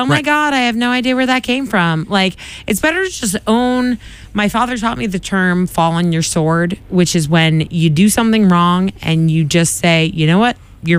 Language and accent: English; Ireland; I mean, I would say, as an Irish person